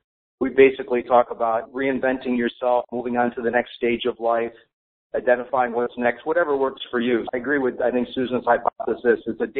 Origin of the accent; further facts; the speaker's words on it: Albany, New York, United States; Since I'm from Albany, New York, let me take the question.